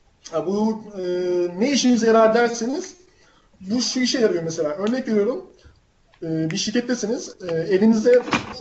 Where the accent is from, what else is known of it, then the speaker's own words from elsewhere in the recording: Istanbul, Turkey; born there; 93 yılında İstanbul'da doğdum.